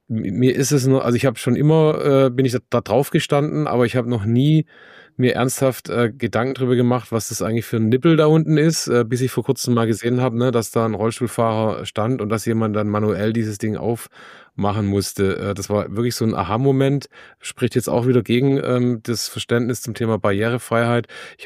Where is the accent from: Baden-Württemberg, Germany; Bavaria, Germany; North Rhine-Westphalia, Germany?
Baden-Württemberg, Germany; Achso, Baden-Württemberg, sorry. Also ich komme aus Baden-Württemberg.